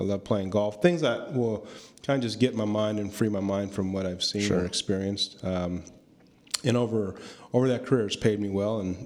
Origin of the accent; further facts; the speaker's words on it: San Jose, California, United States; we were talking about kind of the memories of growing up in San Jose.